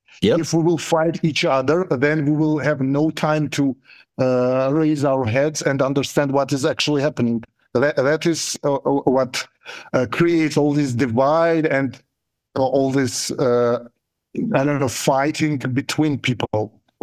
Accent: Georgia; I was born in Georgian Republic, a part of Soviet Union.

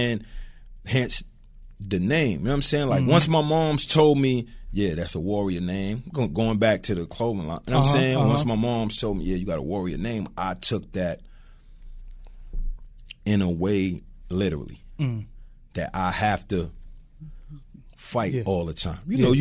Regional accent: New York, United States; also born or lived in US South; you know, country, but I'm from New York.

